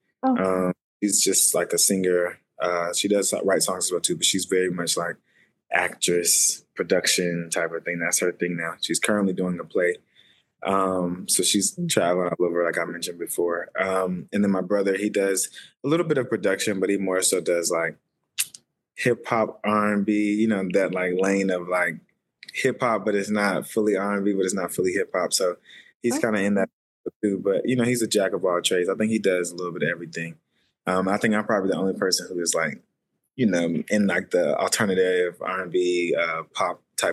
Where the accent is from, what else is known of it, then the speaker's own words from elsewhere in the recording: Atlanta, Georgia, United States; also born or lived in Indianapolis; I'm from Atlanta. Was actually born in Indianapolis, Indiana, but I moved to Atlanta when I was like three, so that's home.